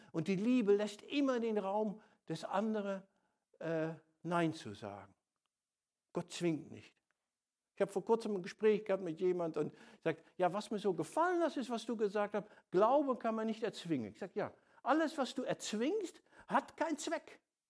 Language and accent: German; Netherlands; ich bin ein Holländer